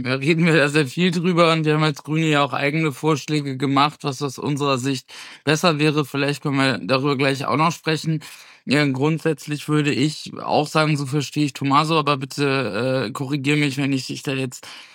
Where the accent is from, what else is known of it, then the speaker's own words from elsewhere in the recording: Schleswig-Holstein, Germany; Ich komme selbst aus Schleswig-Holstein.